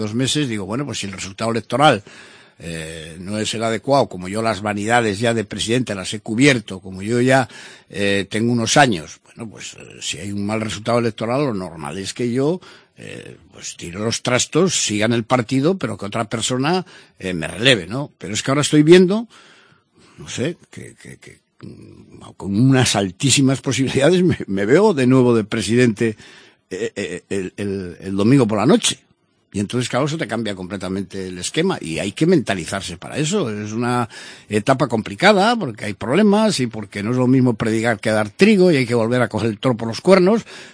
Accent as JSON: {"language": "Spanish", "town": "Salceda", "region": "Cantabria", "country": "Spain", "tie": "born or raised there", "said": "Yo recuerdo en mi pueblo, y en todos los pueblos de Cantabria, seguro que el que me escuche, cuando no había ni notarios, ni había abogados, estoy hablando de los años 50"}